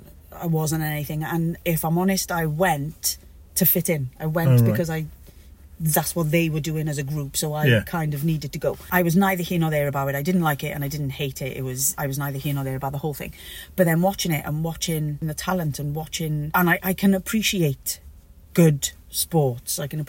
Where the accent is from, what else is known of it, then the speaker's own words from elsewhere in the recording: Cardiff, Wales, United Kingdom; I was born and brought up down Cardiff Bay, the lovingly known as the Docks. I'm of mixed race, which has sort of shaped my life.